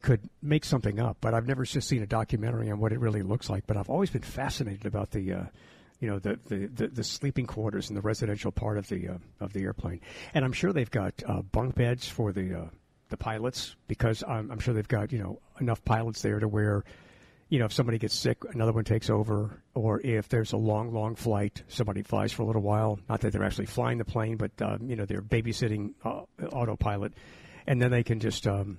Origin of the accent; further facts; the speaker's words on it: United States; As an American, I'm kind of, you know, touched by seeing it.